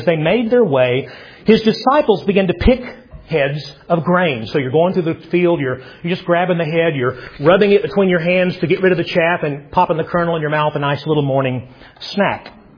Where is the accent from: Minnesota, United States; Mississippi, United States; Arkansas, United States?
Arkansas, United States; Growing up in Arkansas, I remember the blue laws.